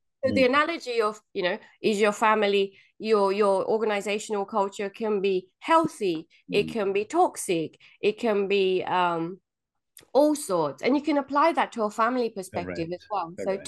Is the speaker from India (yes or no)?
yes; Gujarat, India; also born or lived in England; now in Australia; I am Indian, I'm Gujarati. I've got the background of the English culture where we're very polite and stiff upper-lipped. And then the Australian culture